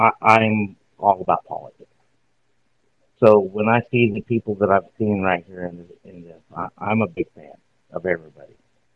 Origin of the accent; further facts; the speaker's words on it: Grandview, Idaho, United States; now in Gooding, United States; But I was born right here in Idaho, St. Luke's Hospital in Boise, raised on the Snake River in Grandview, and now I'm living here in Gooding, Idaho, right here in the Magic Valley.